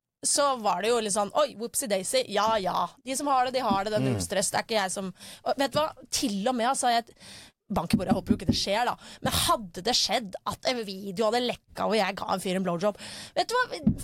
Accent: Holmestrand, Vestfold, Norway; det valgte jeg da jeg bodde hjemme i Holmestrand. Da var jeg vel typ 18-19 år

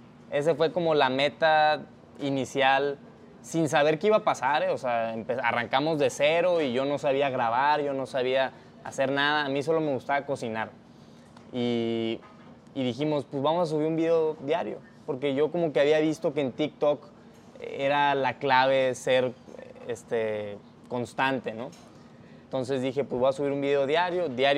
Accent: Sonora, Mexico; born there; Yo nací en Sonora, en el norte de México, y allá acostumbramos mucho a hacer carnita asada

